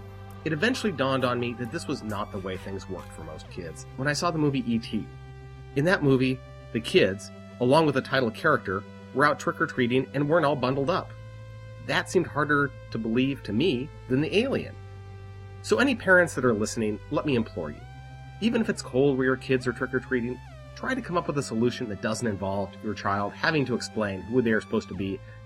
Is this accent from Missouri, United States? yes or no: no; Denver, Colorado, United States; The problem with this type of costume was that I grew up in Denver, and the Halloween weather was often unpredictable.